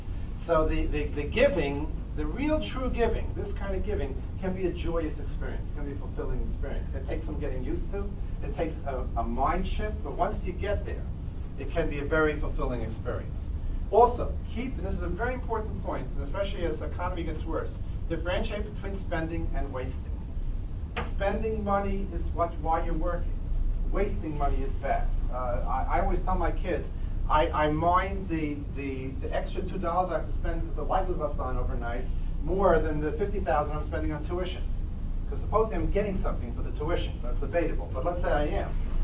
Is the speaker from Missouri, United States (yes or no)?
no; New York, United States; I'm a New Yorker, so it's not a stop in the subway.